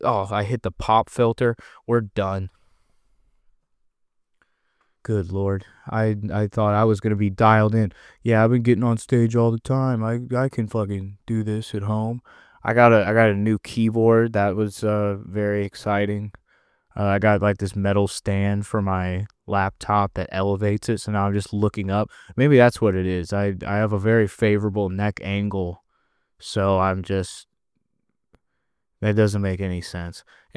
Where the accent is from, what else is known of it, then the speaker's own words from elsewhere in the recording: United States; And my radar, I'm American.